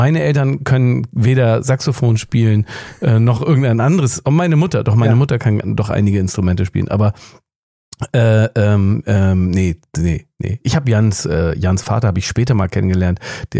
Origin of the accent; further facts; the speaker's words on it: Hamburg, Germany; ich war wirklich als Kind in Hamburg auf allen möglichen Ostermärschen, Friedensdemos, 1. Mai und solche Sachen.